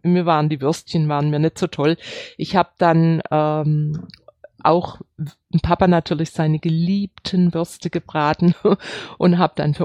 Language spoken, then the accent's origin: German; Baden-Württemberg, Germany; Jetzt bei mir zu Hause in Südbaden und in meiner Familie